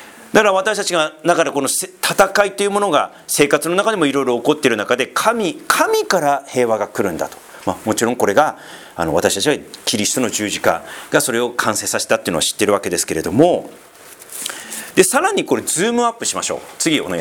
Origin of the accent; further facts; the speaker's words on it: Sendai, Miyagi, Japan; 私東北出身なんです、仙台出身なんですが、